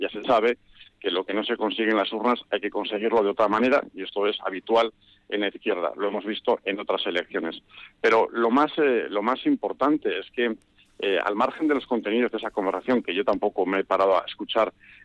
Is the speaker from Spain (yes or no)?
yes; Basque Country, Spain; lo digo como vasco